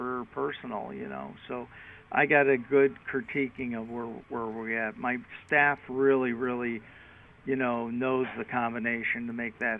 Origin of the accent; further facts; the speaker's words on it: Chicago, Illinois, United States; because the first time I walked into Farmers Market, in 1977. I came from Chicago, and I didn't even know that I was going to own a butcher shop here